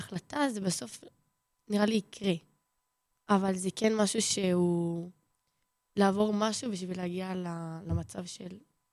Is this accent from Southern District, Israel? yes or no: yes; Nir Akiva, Southern District, Israel; אני מהדרום, ממושב ניר עקיבא.